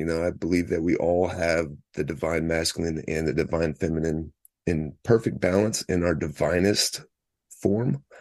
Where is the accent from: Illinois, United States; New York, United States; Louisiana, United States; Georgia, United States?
Louisiana, United States; Baton Rouge; born there; So I was born in South Louisiana, in Baton Rouge.